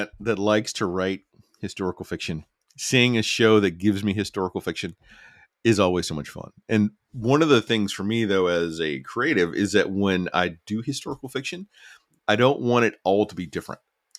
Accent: United States; Hey, Eddie. I'm an American. What's Bletchley Park?

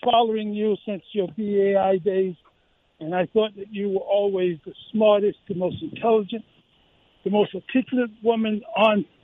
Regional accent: Southern United States, United States; I grew up in the South, and they had an area in the South that they called the quarters.

